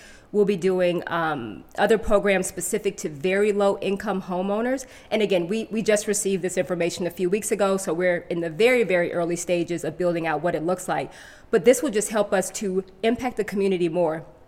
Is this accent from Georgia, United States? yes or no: yes; Stone Mountain, Georgia, United States; And I grew up in Stone Mountain.